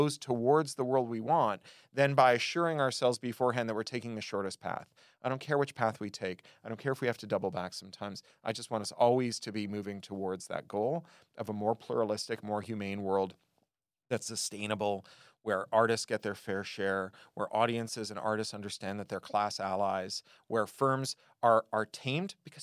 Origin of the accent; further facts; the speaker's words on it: Toronto, Ontario, Canada; When I was a kid growing up in Toronto